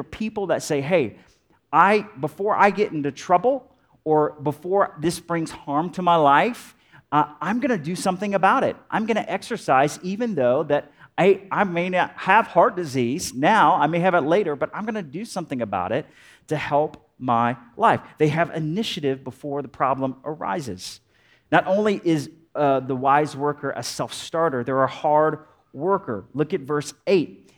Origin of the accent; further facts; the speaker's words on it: Alabama, United States; I'm from Alabama, okay? We have hot, humid summers, and doing anything outside is hard, all right?